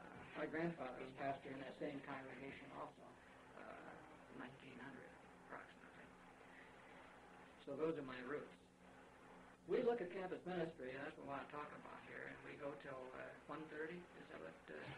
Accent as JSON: {"language": "English", "region": "Michigan", "country": "United States", "tie": "born or raised there", "lives_now": "Wyoming, United States", "said": "I spent my entire ministry in the state of Wyoming. I was born and raised in Michigan."}